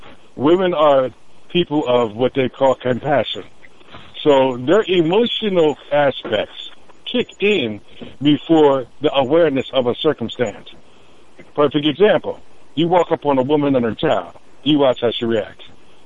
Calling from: Nebraska, United States; Yeah, I'm calling from Nebraska today, man.

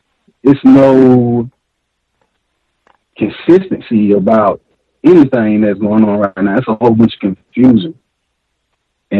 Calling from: Atlanta, Georgia, United States; Greetings, everyone. I'm calling you from Atlanta, Georgia.

